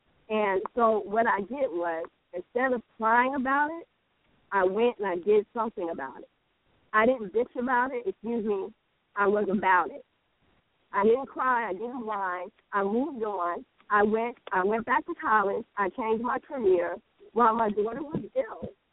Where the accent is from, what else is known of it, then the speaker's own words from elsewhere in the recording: Columbia, South Carolina, United States; from Columbia, South Carolina.